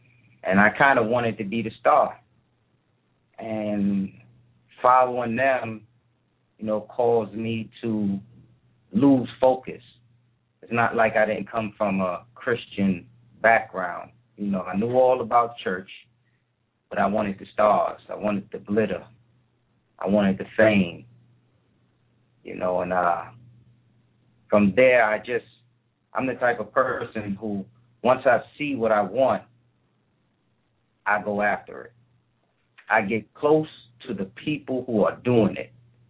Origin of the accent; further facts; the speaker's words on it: New York City, New York, United States; Well, I was born in New York and in Harlem, which is Manhattan. And, you know, I went to school and I grew up in the projects.